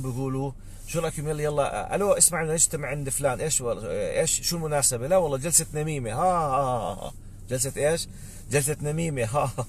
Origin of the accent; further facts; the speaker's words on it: Jordan; accent: Jordanian; زي ما إحنا بنحكي باللغة العامية مو حكي، كله حكي يعني نتحاسب على الحكي. إحنا عم نحكي باللهجة الأردنية بيقول هينا بنسولف، هينا بنتسلى